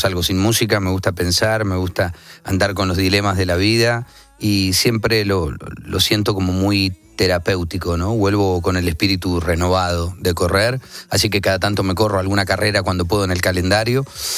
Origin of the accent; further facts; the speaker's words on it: Argentina; Sí, no podía escapar a eso